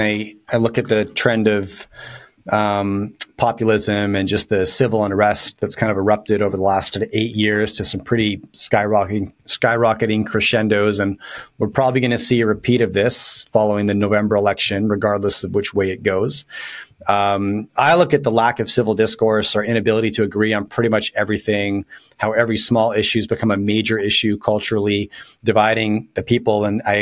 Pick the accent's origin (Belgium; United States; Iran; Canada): Canada; my family's American Canadian, my wife's American, I'm Canadian.